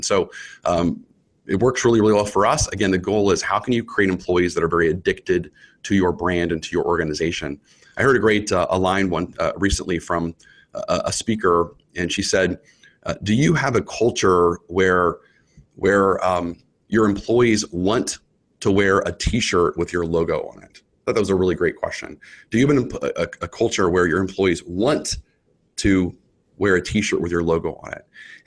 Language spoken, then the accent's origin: English; Texas, United States; I grew up in Texas, and of course grew up riding horses, and so I wanted to teach my two kids how to ride a horse.